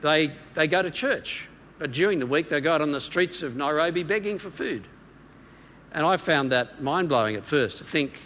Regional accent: Victoria, Australia; I enjoy as an Australian, and what's more, as a Melbourne resident, the most livable city in the world.

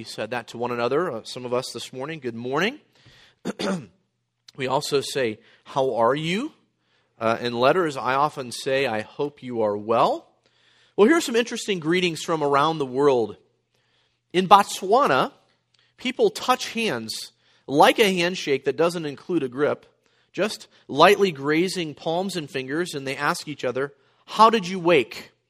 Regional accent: the South, United States; In the South, it's just jeet. But have you eaten? Some of you are getting that now. I'm from the South, so I got it right away.

